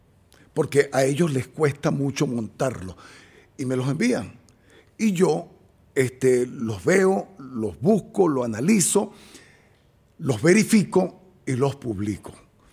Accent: Venezuela; Cuando yo nací no existía La Sucre. Ahora existe. Es mi barrio donde yo nací, donde hace 65 años la vieja Petra me parió. Fue ahí, caí en la calle.

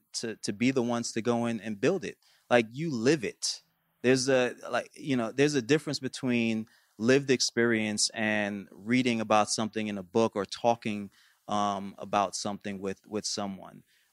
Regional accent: New York, United States; I grew up in New York, so I don't know if everyone knows what a bodega is, but it's like a corner store

